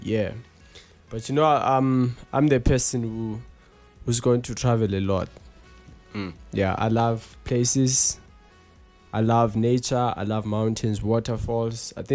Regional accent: South Africa; We are from South Africa, the best nation.

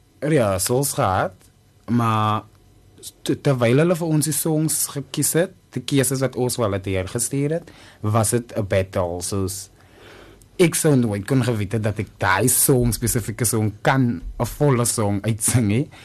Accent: Simondium, Western Cape, South Africa; Ek is van Simondium, op Plaisir woon ek.

